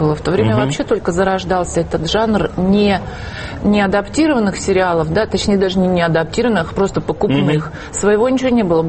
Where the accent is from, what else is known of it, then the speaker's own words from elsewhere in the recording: Novosibirsk, Novosibirsk Oblast, Russia; now in Moscow, Russia; я пришла поступить в театральную в Москву, я приехала из Новосибирска.